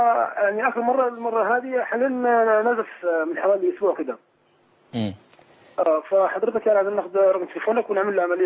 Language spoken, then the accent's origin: Arabic; Upper Egypt, Egypt; now in Saudi Arabia; احنا من الصعيد يا دكتور، انا مقيم في السعودية.